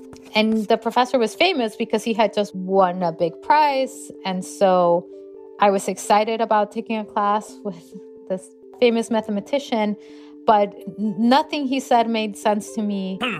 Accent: Lima, Peru; Yeah, I grew up in Lima, Peru.

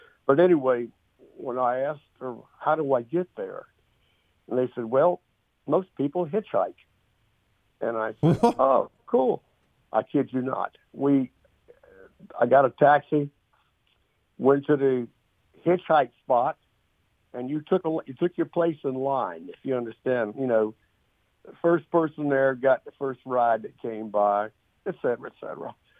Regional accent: the South, United States; accent: Southern; he had a heck of a time understanding me with my Southern accent, which is pretty much gone now.

